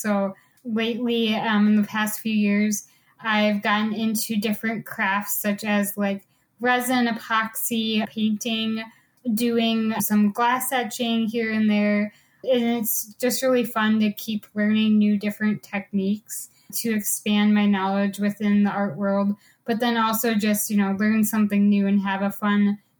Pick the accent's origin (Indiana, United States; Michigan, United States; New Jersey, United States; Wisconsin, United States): Wisconsin, United States; I'm based in Wisconsin. I was born and raised in Wisconsin, currently living in the Milwaukee suburbs area.